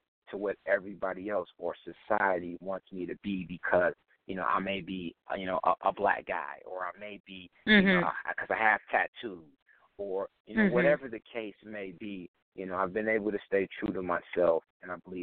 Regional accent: Saginaw, Michigan, United States; But I tell people, you know, I'm from Saginaw, Michigan. Like, I'm from Sag Nasty.

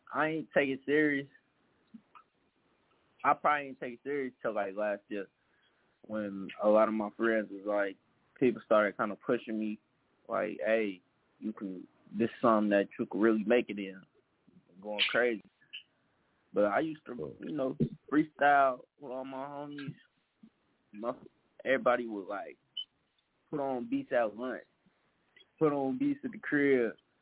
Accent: Minneapolis, Minnesota, United States; I'm from Minneapolis, Minnesota

